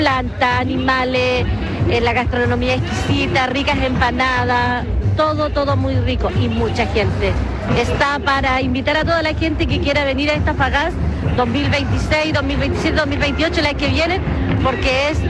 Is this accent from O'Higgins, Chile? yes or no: no; Capitán Pastene, Araucanía, Chile; soy de Capitán Pastene.